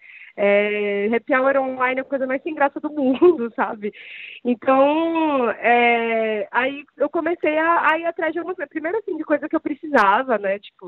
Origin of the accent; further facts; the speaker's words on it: São Paulo, Brazil; Eu tenho 32 anos, sou de São Paulo